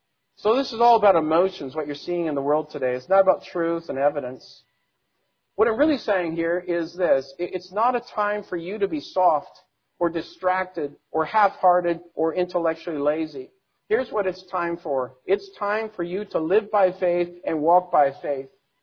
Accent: Seattle, Washington, United States; And, you know, I'm from Seattle area. We're familiar with all that.

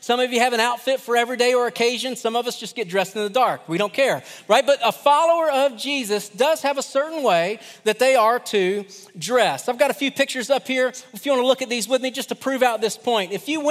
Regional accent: Kentucky, United States; I am from Kentucky. I do like country music.

